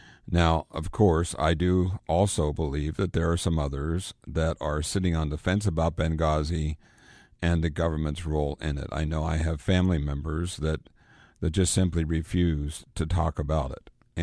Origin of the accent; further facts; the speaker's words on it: United States; Now, I'm an American. I've been an American all my life. I'm 65 years old, happy to be an American